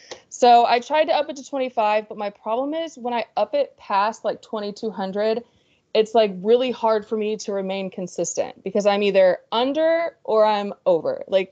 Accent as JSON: {"language": "English", "town": "Irving", "region": "Texas", "country": "United States", "tie": "born there", "said": "I was born in Dallas. I was born in Irving."}